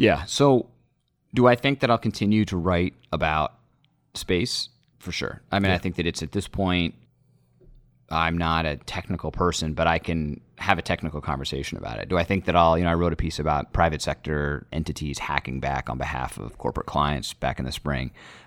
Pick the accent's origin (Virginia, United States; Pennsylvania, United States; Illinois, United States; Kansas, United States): Virginia, United States; now in Washington, United States; I grew up in Northern Virginia, and I went to grad school in Washington, and my wife and I have lived in Washington since 2002